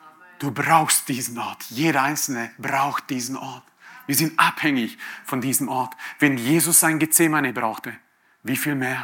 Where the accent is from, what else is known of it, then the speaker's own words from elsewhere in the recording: Croatia; Ich bin in einer patriarchalischen Gesellschaft aufgewachsen als Kroate.